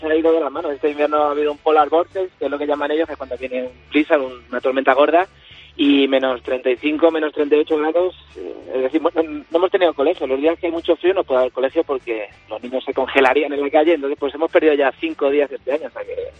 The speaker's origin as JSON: {"language": "Spanish", "town": "Madrid", "region": "Community of Madrid", "country": "Spain", "said": "Yo soy de Madrid, de Carabanchel Bajo."}